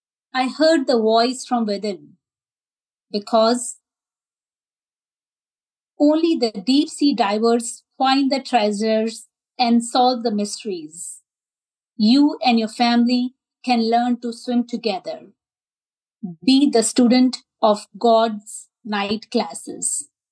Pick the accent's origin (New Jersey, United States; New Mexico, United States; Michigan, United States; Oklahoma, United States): New Jersey, United States; from New Jersey